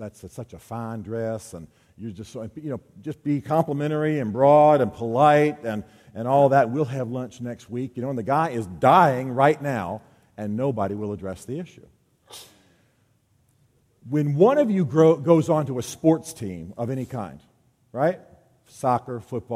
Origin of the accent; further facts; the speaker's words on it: Albany, Georgia, United States; born there; I come somewhat from the American South. I was born in Albany, Georgia, at Fort Benning. I live in Nashville half the year.